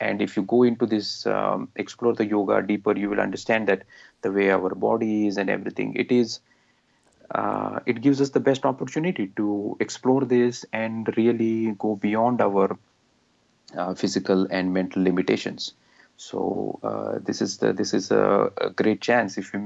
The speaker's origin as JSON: {"language": "English", "country": "India", "tie": "born or raised there", "lives_now": "United States", "said": "I grew up in India, where I was exposed to all this mythology and history. I've lived in the United States for more than 16 years."}